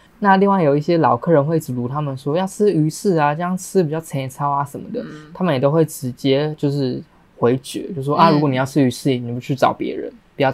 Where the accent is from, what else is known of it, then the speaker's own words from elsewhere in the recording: Taiwan; 我想就身为台湾人，应该大家都还蛮喜欢吃板德的